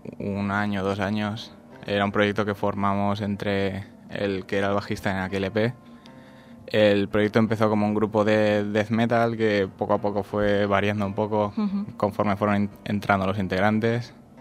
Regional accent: Valencia, Valencian Community, Spain; Con lo cual, el resto sí que somos todos de Valencia.

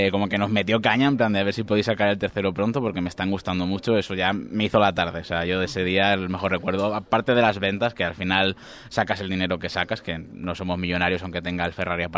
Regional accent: Villar del Arzobispo, Valencian Community, Spain; También está en mi pueblo, que es Villar del Arzobispo

